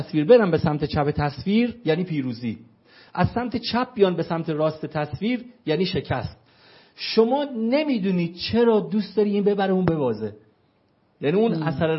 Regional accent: Qom, Iran; وقتی میفهمن از قم هستیم

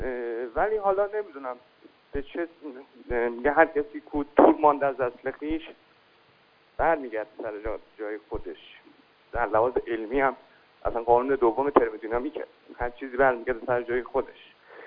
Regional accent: Iran; بالاخره ریل ماجرا اینه که ما ایرانی هستیم.

